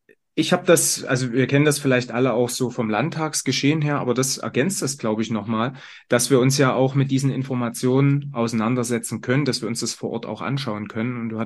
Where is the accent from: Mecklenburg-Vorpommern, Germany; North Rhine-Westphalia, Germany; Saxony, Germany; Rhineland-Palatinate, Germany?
Saxony, Germany; ich komme aus dem Erzgebirge